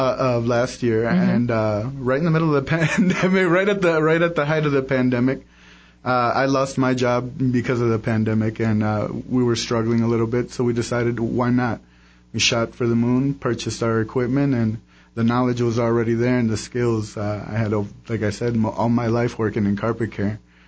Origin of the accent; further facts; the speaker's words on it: Madison, Wisconsin, United States; also born or lived in Tokyo, Japan; now in Prescott, United States; I was originally from Madison, Wisconsin. Moved to Prescott from Tokyo, Japan.